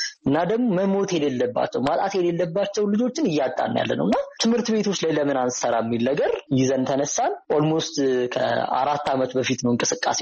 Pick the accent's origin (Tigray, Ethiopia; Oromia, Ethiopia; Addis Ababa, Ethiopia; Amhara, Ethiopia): Addis Ababa, Ethiopia; ኖርማሊ እኔ የአዲስ አበባ ልጅ ነኝ እና ልክ ሐረማያ ሲሄድ ገጠር ለሚባለው ኮሚኒቲ ኤክስፖዘር አልነበረኝም